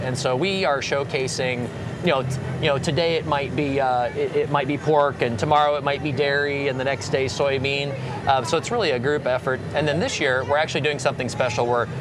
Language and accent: English; Iowa, United States; We never came here to show. I'm from Northwest Iowa. You had to pack a bag if you were going to come to Des Moines, you know.